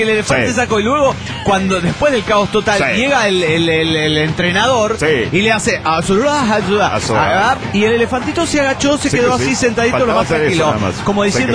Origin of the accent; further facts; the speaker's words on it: Colombia; now in Argentina; de Colombia, pero estoy residiendo en Argentina.